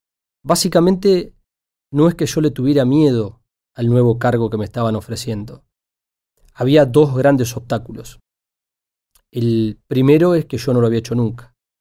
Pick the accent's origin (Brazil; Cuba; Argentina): Argentina; Somos muy pocos argentinos los que tenemos ese premio.